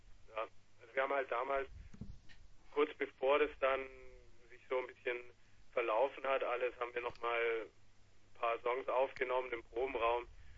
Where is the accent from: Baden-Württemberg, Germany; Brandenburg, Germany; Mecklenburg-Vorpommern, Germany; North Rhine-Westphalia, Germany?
Baden-Württemberg, Germany; Ludwigsburg; born there; now in Munich, Germany; Ich komme ja gebürtig aus Ludwigsburg